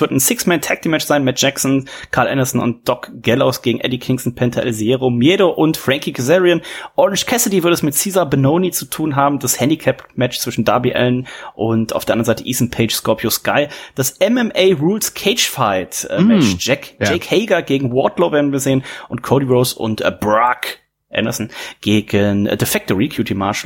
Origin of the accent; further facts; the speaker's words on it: Rhineland, Germany; sagt man bei uns im Rheinland.